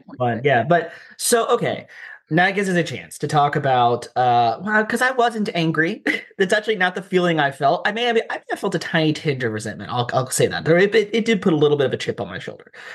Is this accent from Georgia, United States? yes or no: no; Arkansas, United States; also born or lived in New York; I grew up in Arkansas. I went to college, an undergrad in Arkansas, and then I went to grad school at NYU.